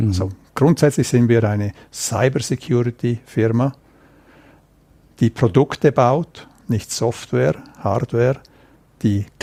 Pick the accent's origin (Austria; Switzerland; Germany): Switzerland; Chur, Graubünden; also born or lived in United States; Ich bin ein Schweizer Bündner, in Chur aufgewachsen, wo man Skifahrt den ganzen Tag, in Zürich studiert, war dann 17 Jahre in den USA im Silicon Valley